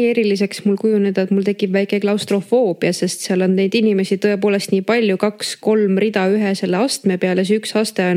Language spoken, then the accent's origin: Estonian; Luua, Jõgeva County, Estonia; Ma olen Luualt, see on Jõgeva maakonnas. Võibolla paljud teavad seda küla selle järgi, et seal on tänini tegutsev metsanduskool, Minu vanemad seal tutvusid ja sinna ma pere rajasid.